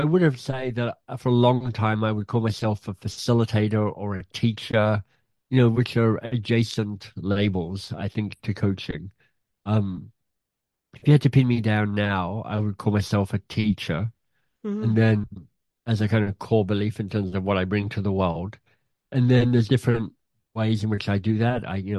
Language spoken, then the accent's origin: English; Australia; now in Toronto, California, United States; Well, I live in Canada, Toronto, but I grew up in Australia